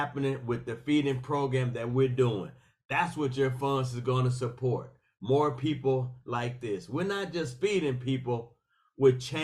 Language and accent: English; Detroit, Michigan, United States; Yet, as I stated earlier, I grew up in Detroit